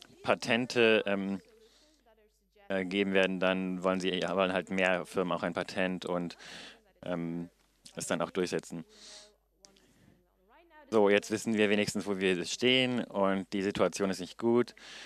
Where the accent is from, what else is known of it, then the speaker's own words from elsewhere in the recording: Brussels, Brussels-Capital Region, Belgium; German is a second language; ich bin aus Brüssel, Belgien.